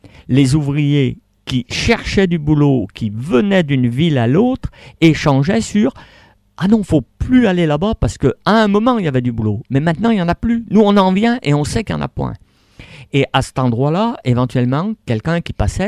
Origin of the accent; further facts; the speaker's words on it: Saint-Étienne, Auvergne-Rhône-Alpes, France; now in Roubaix, France; Moi, je suis originaire de Saint-Étienne.